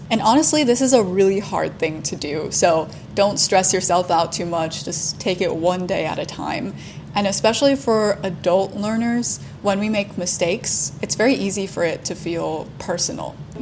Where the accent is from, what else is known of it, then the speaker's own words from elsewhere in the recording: United States; first language English; Growing up in America as a native English speaker, I never really questioned how English worked.